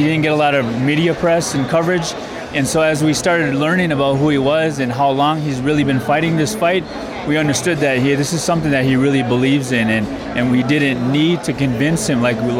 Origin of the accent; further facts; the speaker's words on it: Wisconsin, United States; I'm from Oneida Nation of Wisconsin